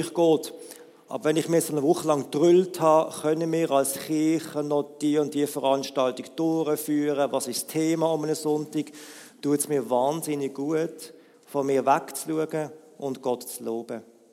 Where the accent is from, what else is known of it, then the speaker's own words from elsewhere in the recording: Basel, Basel-Stadt, Switzerland; dann hat ich als Basler 5 Minuten, habe ich es erklärt.